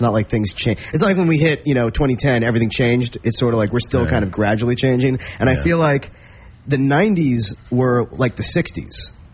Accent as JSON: {"language": "English", "region": "New York", "country": "United States", "said": "I'm from the New York area, so I'm very loyal to the hip hop on that side of the world."}